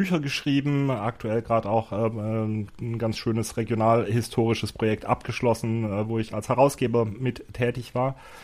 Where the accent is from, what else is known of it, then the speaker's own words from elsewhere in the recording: Schwäbisch Hall, Baden-Württemberg, Germany; Ja, also wo komme ich her? Ich komme aus dem wunderschönen Schwäbisch Hall im Osten von Baden-Württemberg.